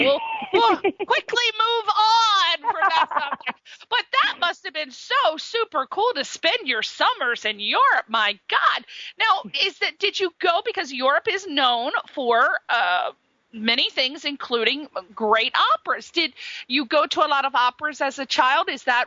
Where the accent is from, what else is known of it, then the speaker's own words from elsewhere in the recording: Ireland; I'm Irish, so I can completely relate to you.